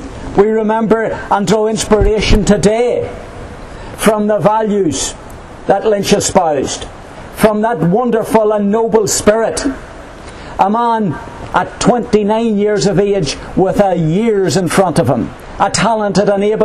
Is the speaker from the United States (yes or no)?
no; Ireland; But where we also give tribute as Irish Republicans